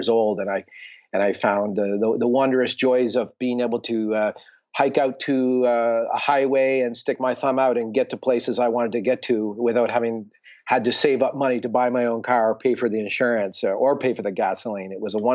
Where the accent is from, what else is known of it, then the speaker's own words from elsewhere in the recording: Nova Scotia, Canada; travel through Africa and up through Europe and back to Nova Scotia, my hometown.